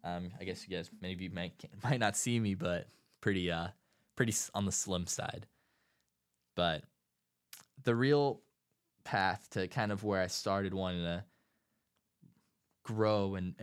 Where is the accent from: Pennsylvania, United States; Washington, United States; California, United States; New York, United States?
California, United States; Davis; So I grew up in Davis, California, and I've been here for a long time.